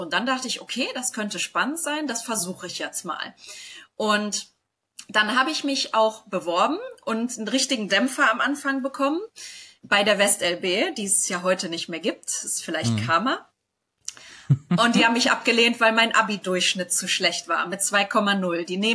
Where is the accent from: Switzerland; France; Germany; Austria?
Germany; Solingen, North Rhine-Westphalia; Also ich komme aus Solingen, das ist jetzt kein kleines Dorf, aber das ist jetzt auch nicht der Nabel der Welt.